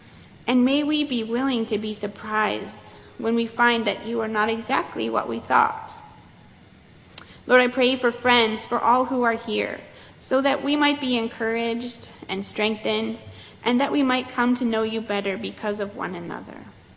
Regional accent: Michigan, United States; I grew up in Michigan.

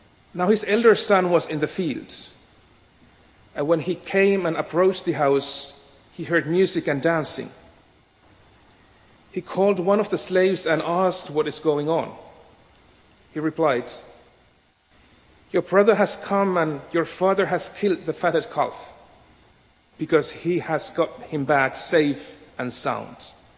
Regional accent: Finland; now in Oman; But we are originally from Finland, and so they are now back in Finland, much norther in the globe

